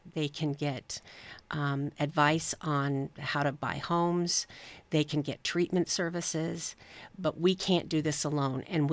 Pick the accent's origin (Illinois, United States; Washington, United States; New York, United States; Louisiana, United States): Washington, United States; Spokane; So I was born and raised in Spokane, and this year I have never seen as many homeless people needing resources as I have this year.